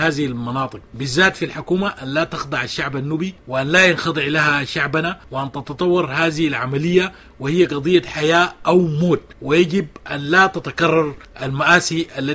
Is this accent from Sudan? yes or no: yes; Sudan; ده ملك وإرث لنا نحن كسودانيين